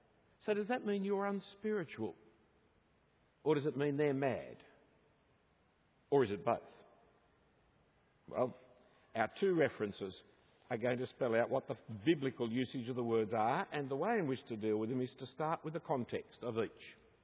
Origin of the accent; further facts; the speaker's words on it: Australia; the education that I'm an Australian, I had no say in it.